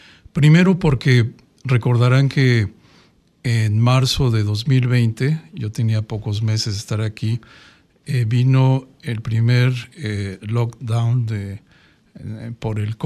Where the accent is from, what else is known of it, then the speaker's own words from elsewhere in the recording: Mexico City, Mexico; yo soy de la Ciudad de México. Uh-huh. Y mis recuerdos de esa ciudad maravillosa que es el corazón de la República Mexicana son desde la niñez